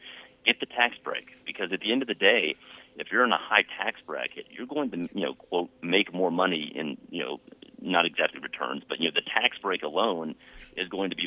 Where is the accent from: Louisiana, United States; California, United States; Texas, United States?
Texas, United States; I'm from Texas, so clearly I'm biased here